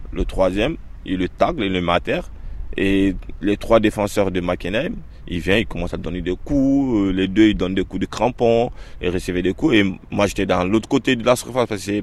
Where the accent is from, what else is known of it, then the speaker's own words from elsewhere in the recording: Guinea; now in Strasbourg, France; j'habite sur Strasbourg, j'ai 26 ans, je suis né à Guinée-Conakry. Quand j'étais en Afrique, comme tout gamin, j'aimais le football